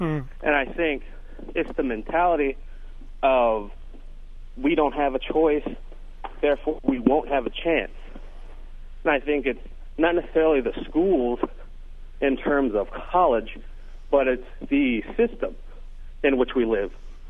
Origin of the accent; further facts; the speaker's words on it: Dallas, Texas, United States; now in Baton Rouge, United States; I'm from Dallas, and I came from a predominantly white school, a white high school in Dallas, well, Mesquite.